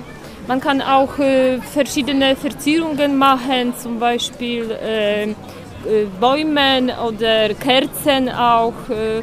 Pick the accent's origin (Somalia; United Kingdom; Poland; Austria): Poland; Gdańsk, Pomeranian Voivodeship; German is a second language; Ja, ich komme direkt aus Danzig.